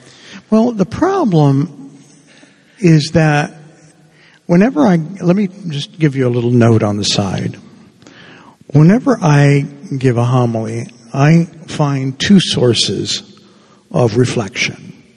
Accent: Havana, Cuba; moved away; But when I went to grade school in Cuba, because I'm originally from Havana, Cuba, I went to a school run by the Jesuits, the Jesuit fathers and brothers.

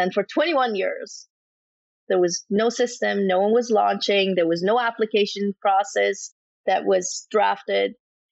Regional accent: Iran; I was born and raised in Iran

